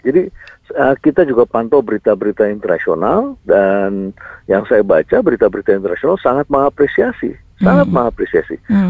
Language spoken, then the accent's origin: Indonesian; Jakarta, Indonesia; Jadi semua. Saya nggak sangka itu, kita orang Jakarta